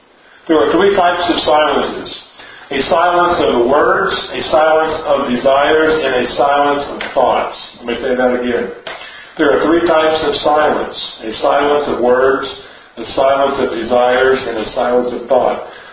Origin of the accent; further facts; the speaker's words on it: United States; I'm just not going to say anything and see if they can tell I'm an American.